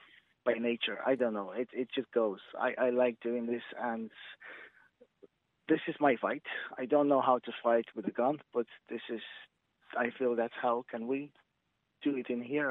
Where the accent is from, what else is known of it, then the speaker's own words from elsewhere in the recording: Ivano-Frankivsk, Ivano-Frankivsk Oblast, Ukraine; English is a second language; now in Ireland; Originally, I'm from the town called Ivano-Frankivsk in Ukraine, but I've been in Ireland for over 20 years now.